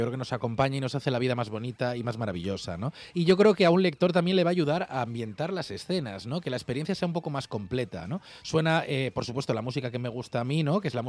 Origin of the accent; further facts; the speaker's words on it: Vigo, Galicia, Spain; now in Madrid, Spain; bastante natural en Vigo, ¿no? Me crié así, ¿no? Conducía allí y pensaba que era lo normal. Luego me fui de Vigo, llegué a Madrid, por ejemplo